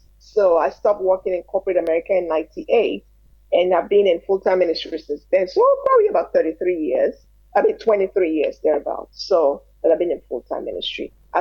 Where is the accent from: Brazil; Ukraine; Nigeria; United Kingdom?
Nigeria; now in United States; I reside in the U.S. I'm a Nigerian American citizen.